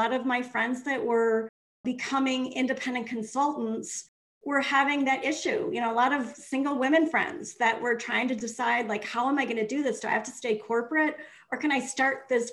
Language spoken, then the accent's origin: English; Midwest, United States; I come from the Midwest. We weren't talking about that 5, 6 years ago.